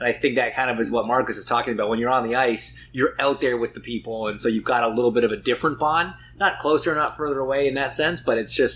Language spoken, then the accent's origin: English; Canada; my introduction to hockey was actually a little bit later than most Canadian kid